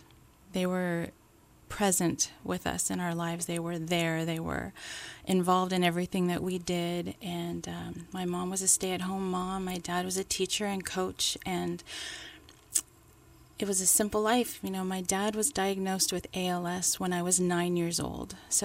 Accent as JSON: {"language": "English", "region": "California", "country": "United States", "tie": "born or raised there", "also_born_or_lived": "Michigan", "said": "Well, I was born in Michigan, but we moved to California, and I've been raised in the San Francisco Bay Area."}